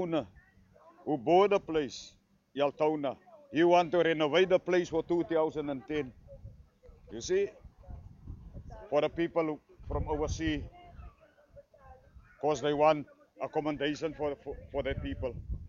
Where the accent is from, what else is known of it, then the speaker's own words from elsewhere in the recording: Cape Town, Western Cape, South Africa; I grew up here. I was born in District 6, but this was my place where I grew up.